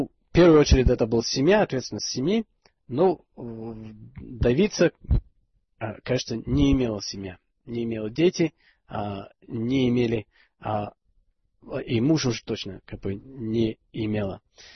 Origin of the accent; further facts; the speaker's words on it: England, United Kingdom; Russian is a second language; Я из Англии, мы живем в частных домах, у каждого свой сад.